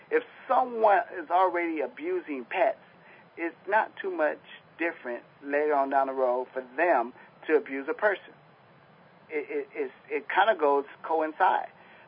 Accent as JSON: {"language": "English", "town": "Chicago", "region": "Illinois", "country": "United States", "said": "I'm from Chicago, and that's one of the things that people do a lot."}